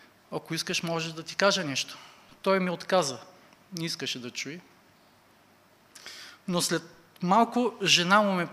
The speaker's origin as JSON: {"language": "Bulgarian", "town": "Silistra", "region": "Silistra Province", "country": "Bulgaria", "lives_now": "Dobrich, Bulgaria", "said": "Както разбрахте, аз съм от Силистра, но сега живея в Добрич."}